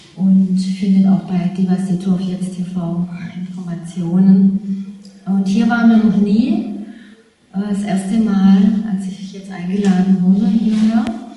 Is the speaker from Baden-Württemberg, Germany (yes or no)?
yes; Bad Herrenalb, Baden-Württemberg, Germany; wir sind aus Bad Herrenalb, das ist südlich von Karlsruhe.